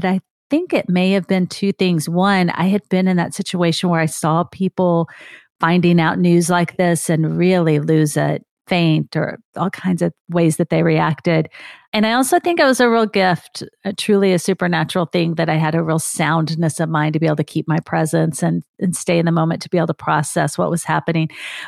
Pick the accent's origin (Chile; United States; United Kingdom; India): United States; Grand Prairie, Texas; trying to get a hold of me from Grand Prairie. That's my hometown, but it was several hundred miles away.